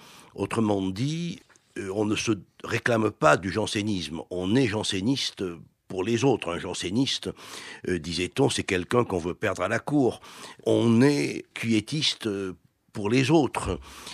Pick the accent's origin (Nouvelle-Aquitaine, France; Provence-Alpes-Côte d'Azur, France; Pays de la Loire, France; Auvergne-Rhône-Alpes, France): Provence-Alpes-Côte d'Azur, France; Marseille; born there; je suis né à Marseille d'une famille cévenole et d'une famille catholique cévenole.